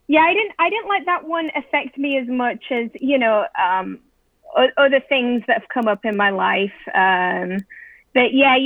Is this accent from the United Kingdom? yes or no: yes; England, United Kingdom; growing up in England, it's, you know, I'm biracial, so I grew up in a house, you know, with a white father and a black mother